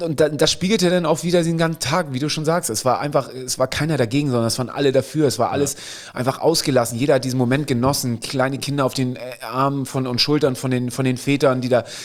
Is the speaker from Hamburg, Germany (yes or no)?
yes; Hamburg, Germany; Hey, wir sind Hamburger.